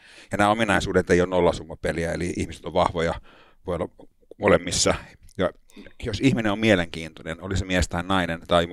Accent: Oulu, North Ostrobothnia, Finland; now in Helsinki, Finland; Mä oon helsinkiläinen toimittaja, 27 vuotta Helsingissä ja Oulusta alun perin kotosi.

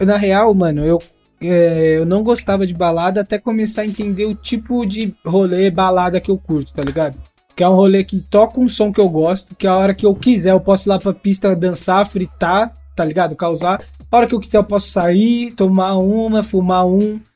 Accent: Osasco, São Paulo, Brazil; eu sou de Osasco, cara. Que rolê que tinha Osasco?

